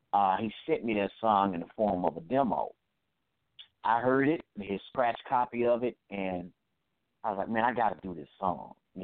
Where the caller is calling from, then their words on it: March, Mississippi, United States; Right now I'm calling from March, Mississippi.